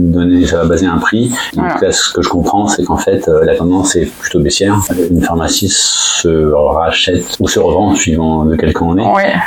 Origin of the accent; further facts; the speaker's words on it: Paris, Île-de-France, France; en tant que bon parisien et n'ayant jamais connu un officinal dormant dans sa pharmacie.